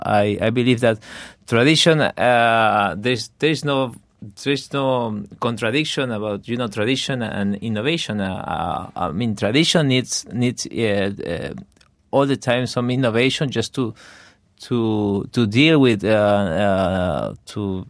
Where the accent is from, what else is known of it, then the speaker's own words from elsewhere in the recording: Lima, Peru; because we are not Andean. I mean, we are guys from Lima, from the capital